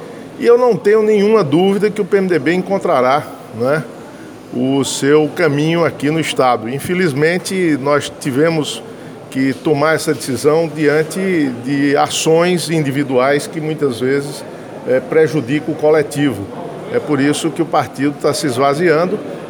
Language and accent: Portuguese; Pedras de Fogo, Paraíba, Brazil; Eu fui prefeito da minha terra natal, Pedras de Fogo, 3 vezes.